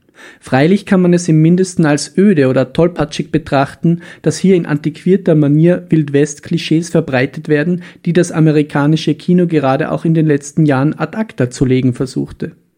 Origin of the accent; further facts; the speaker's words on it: Vienna, Austria; Darf ich als Wiener nun nicht mehr asiatisch essen gehen?